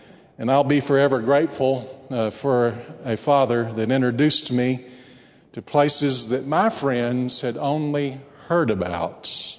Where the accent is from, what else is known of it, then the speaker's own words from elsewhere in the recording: Brownwood, Texas, United States; we made the long car ride from Brownwood, Texas, my hometown, to Washington, D.C.